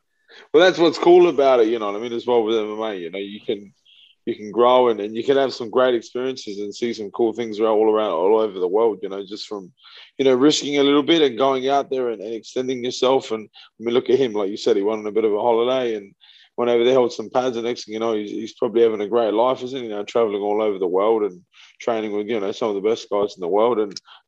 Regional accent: Australia; I came from Australia.

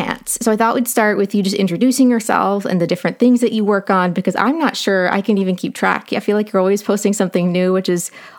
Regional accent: Ohio, United States; Today, I have a wonderful poet from my home state of Ohio

